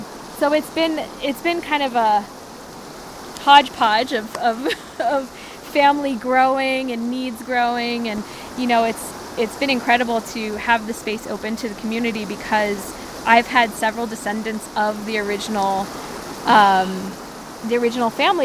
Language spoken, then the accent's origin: English; New York, United States; And we are both from New York and bonded over our love of bookstores.